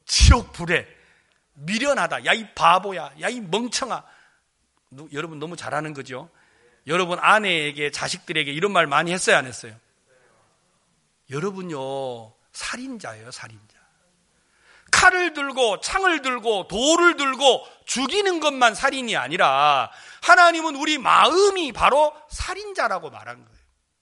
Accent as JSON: {"language": "Korean", "region": "Jeolla", "country": "South Korea", "tie": "born or raised there", "said": "저는 고향이 전라도예요."}